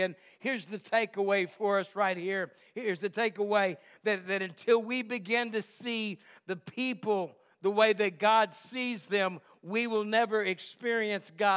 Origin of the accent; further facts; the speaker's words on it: Texas, United States; I grew up near Houston, which is a large city. So I kind of know the dealings of a large city.